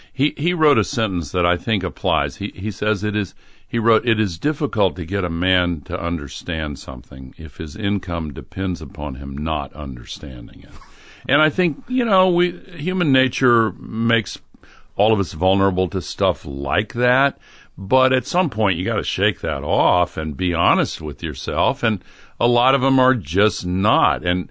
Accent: the South, United States; You know, when I grew up in the South, the civil rights movement was gaining momentum.

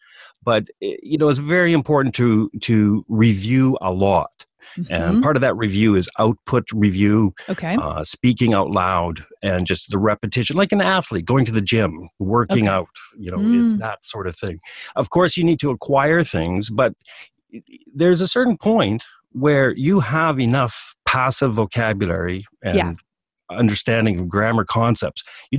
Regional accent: Western Canada, Canada; now in Japan; I'm from Canada. I'm from the western part of Canada.

